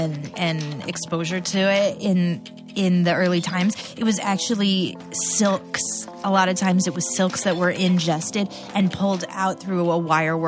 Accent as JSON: {"language": "English", "region": "Illinois", "country": "United States", "said": "So I'm from Illinois, which is the land of Lincoln, and we have to take classes on Lincoln."}